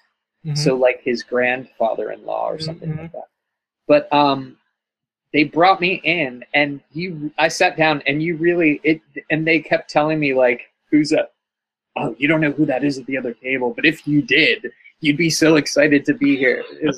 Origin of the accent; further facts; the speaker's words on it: United States; I think it was partially being American.